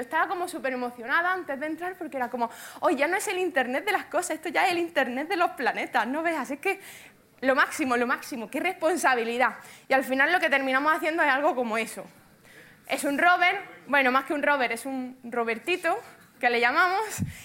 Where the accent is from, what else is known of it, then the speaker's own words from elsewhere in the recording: Granada, Andalusia, Spain; accent: Granada; que soy de Granada, tengo un acento, pues cerraillo, de Granada. Llevo ya 10 años viviendo fuera de Granada, entre Barcelona y Madrid y tal.